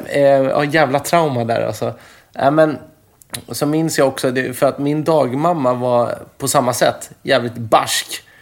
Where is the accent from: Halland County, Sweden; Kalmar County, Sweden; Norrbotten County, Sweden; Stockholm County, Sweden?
Stockholm County, Sweden; Stockholm; För att också i Stockholm, så där jag växte upp, så var förskolegårdarna gigantiska.